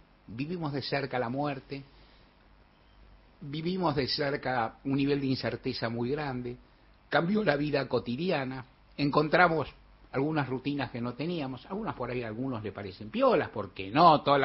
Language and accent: Spanish; Buenos Aires, Argentina; yo nací acá, viví acá, soy más porteño que el Obelisco, pues estoy orgulloso.